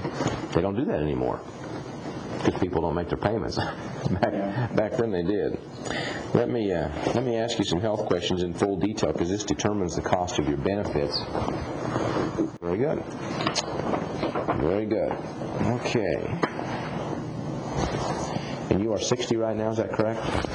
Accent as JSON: {"language": "English", "town": "Hays", "region": "Kansas", "country": "United States", "tie": "born or raised there", "said": "My mom and dad were both funeral directors when I grew up back in Hayes, Kansas in the 60s and 70s."}